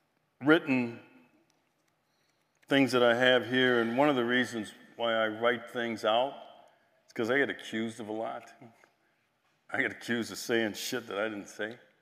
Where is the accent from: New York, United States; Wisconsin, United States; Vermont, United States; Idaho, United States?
Wisconsin, United States; Milwaukee; In Milwaukee, Wisconsin, my hometown, a sheriff deputy and a City of Milwaukee police officer were shot